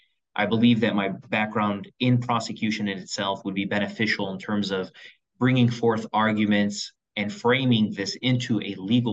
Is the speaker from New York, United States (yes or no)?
no; Dearborn, Michigan, United States; also born or lived in Detroit; I was born in Detroit, Michigan, and I was born in Hutzel Hospital, Detroit, Michigan, and I grew up in the city of Dearborn, Michigan.